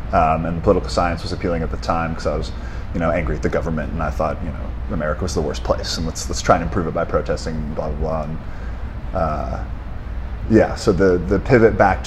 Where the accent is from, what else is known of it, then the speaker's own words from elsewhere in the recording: Oakland, California, United States; I grew up in Oakland. My parents bought a small little house in the East Bay right in Montclair.